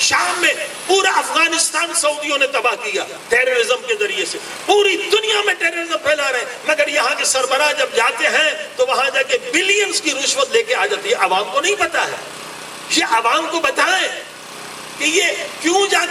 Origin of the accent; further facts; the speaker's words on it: Pakistan; human rights کو بتائیں ہم پاکستانی ہیں، پاکستان کے لیے ننگ ہے